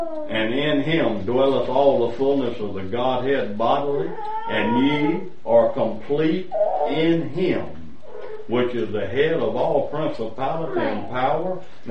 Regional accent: Southern US, United States; I'm a Southerner, I say ain't. We got ain'ts all over the South.

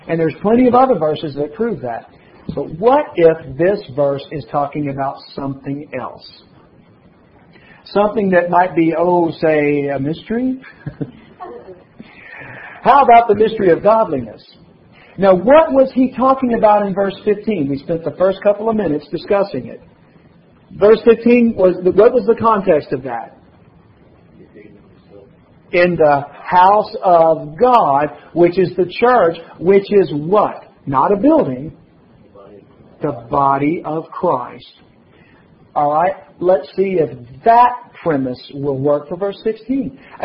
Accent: Louisiana, United States; Unless I just don't understand English, and that's very possible since I'm from Louisiana.

